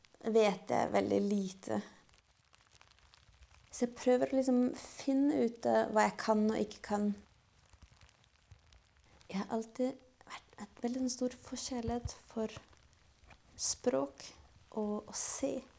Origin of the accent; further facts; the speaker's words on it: Tårnåsen, Akershus, Norway; Og da kan jeg huske postadressen der jeg vokste opp. Så det er 1413 Tårnåsen i Norge.